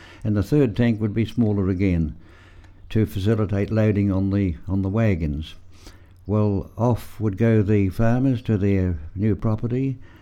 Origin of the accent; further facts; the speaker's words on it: Cowell, South Australia, Australia; born there; I was born in Cowell in February 1912, Cowell on the west coast.